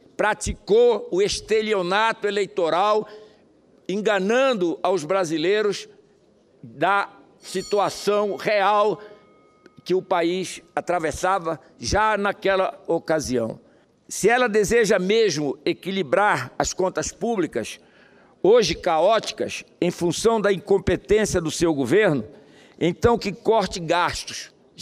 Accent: Brazil; E somos nós, brasileiros, que pagamos o pato, lamentavelmente.

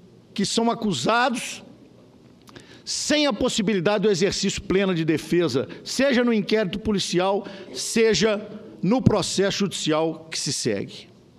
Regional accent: Minas Gerais, Brazil; Prefeitos de cidades do interior, sou mineiro, 853 municípios

